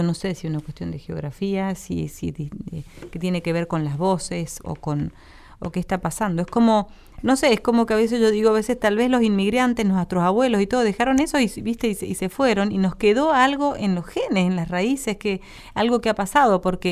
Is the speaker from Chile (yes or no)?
no; Argentina; somos argentinos